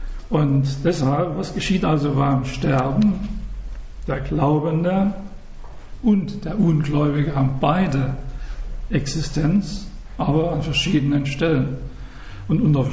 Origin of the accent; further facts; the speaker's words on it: Saxony, Germany; ich bin ja Sachse, gell?